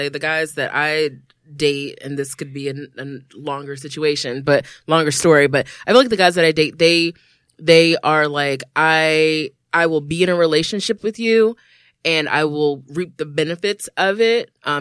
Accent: Maryland, United States; I'm a Montgomery County. I grew up in Montgomery County.

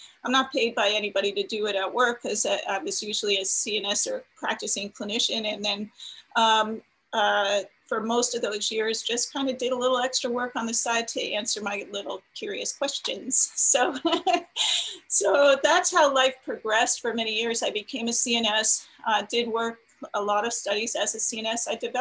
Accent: Connecticut, United States; moved away as an adult; So I grew up in Connecticut, moved to California back in the early 80s.

